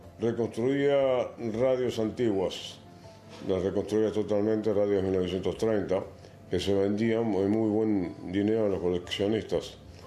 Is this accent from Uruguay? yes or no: yes; Uruguay; moved away as an adult; also born or lived in Mexico; now in Australia; Me vine a Australia desde el Uruguay porque en 1971-72 la situación política estaba un poco difícil para mí al menos.